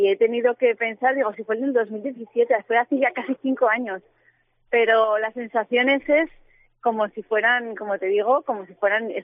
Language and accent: Spanish; Spain; yo digamos que la sufrí sola, como única española en Corea